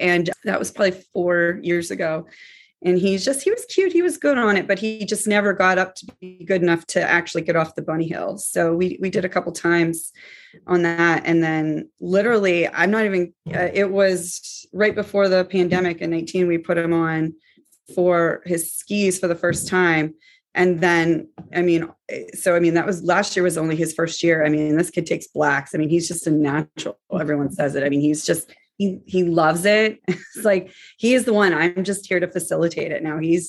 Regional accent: Pittsburgh, Pennsylvania, United States; also born or lived in Aspen, Colorado; You know, I grew up in Pittsburgh. We bust we bust our chops a lot.

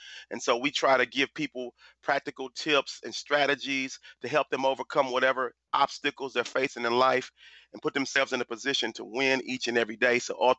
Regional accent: Tulsa, Oklahoma, United States; And so I grew up in North Tulsa, Oklahoma, which is the ghetto, which is the hood, right?

